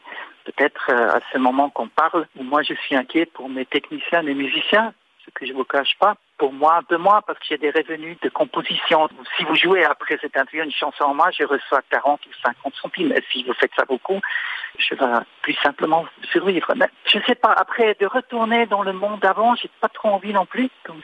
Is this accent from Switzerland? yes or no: yes; Switzerland; Moi, je passe beaucoup de temps en France. Je suis suisse.